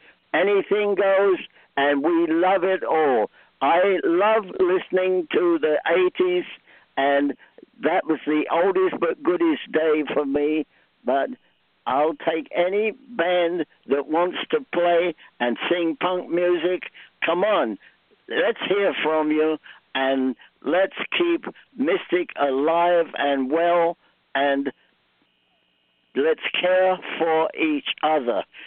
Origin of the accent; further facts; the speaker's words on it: England, United Kingdom; now in United States; I'm a born-again American, because I arrived January 26th in 1953. I came from England, and then I will be 62 years old.